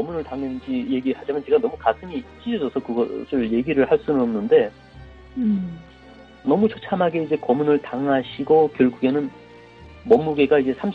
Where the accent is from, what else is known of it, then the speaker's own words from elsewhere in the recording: North Korea; 제 고향이 일단 북한에서 큰 도시였는데